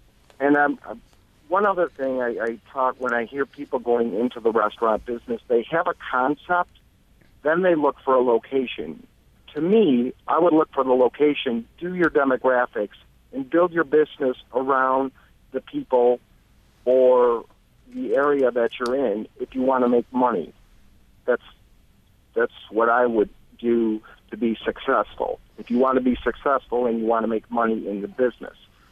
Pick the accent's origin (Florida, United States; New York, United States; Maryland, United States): New York, United States; Rochester; now in Fairport, United States; Hi, guys. How are you? I grew up in Rochester. I worked in some of the classics, Changing Scenes and Pittsburgh Tavern, moved away and worked in a lot of hotels in the South and back in Rochester.